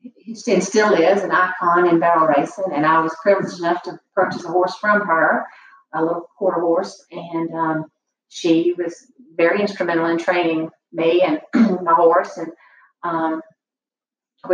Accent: Auburn, Alabama, United States; Well, growing up in Auburn, we didn't have a lot of land to keep horses, but my daddy had a farm in Lafayette, which is about 30 minutes away.

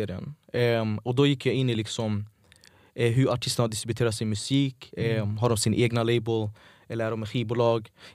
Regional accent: Västerås, Västmanland County, Sweden; jag växte upp i lite sådana områden där den kulturen var så stark. Jag växte upp i Pettersberg, Råby.

